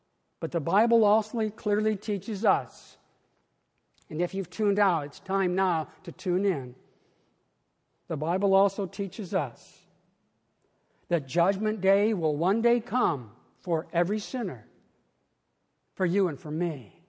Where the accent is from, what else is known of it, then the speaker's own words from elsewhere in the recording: Spokane, Washington, United States; 12 hours away in Spokane, Washington, my hometown, not far from our old dairy farm, my father died.